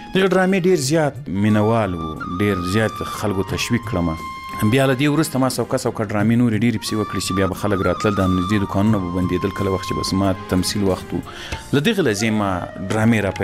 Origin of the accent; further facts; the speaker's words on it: Ghazni, Afghanistan; ځکه زه له غزنی څخه یو دوه درې کسان وو